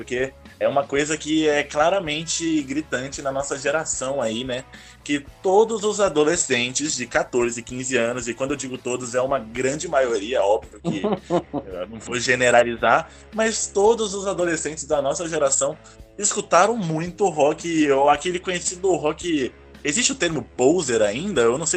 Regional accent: Santos, São Paulo, Brazil; É na minha infância, que eu, em Santos, né, morando lá

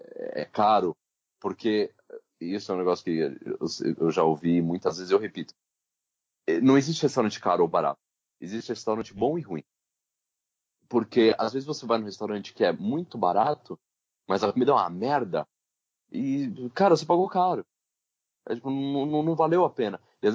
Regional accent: Brazil; um monte de cara olhava pra mim, pra saber que era do Brasil, tipo, dava uma olhada de canto.

